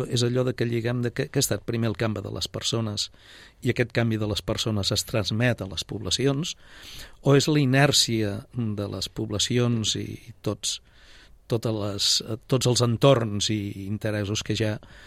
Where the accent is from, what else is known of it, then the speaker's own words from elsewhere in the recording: Tremp, Catalonia, Spain; born there; Però a partir del juliol del 1957 ja vam néixer a Tremp.